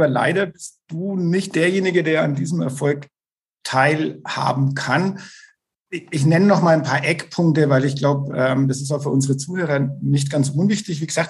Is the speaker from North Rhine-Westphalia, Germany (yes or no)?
no; Bavaria, Germany; weil ich komme auch aus dem Landkreis Neustadt-Eichbad-Windsheim